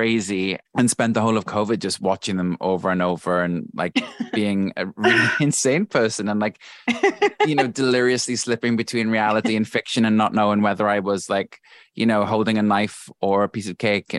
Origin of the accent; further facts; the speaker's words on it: Wales, United Kingdom; And bear in mind, I grew up in South Wales, so there were limited options other than the mainstream ones.